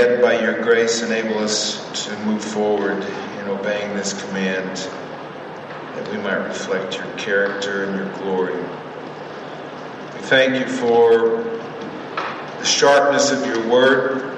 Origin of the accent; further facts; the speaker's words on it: Texas, United States; Now, when I grew up in Texas